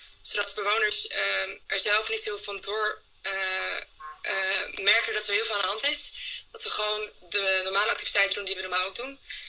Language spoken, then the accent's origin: Dutch; Netherlands; Ik kom uit Nederland. Ik doe nu voor een half jaar vrijwilligerswerk in Alet.